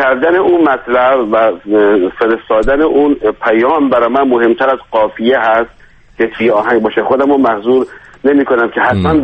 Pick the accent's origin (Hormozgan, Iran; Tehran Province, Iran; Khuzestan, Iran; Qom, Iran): Khuzestan, Iran; Abadan; من اهل آبادان هستم.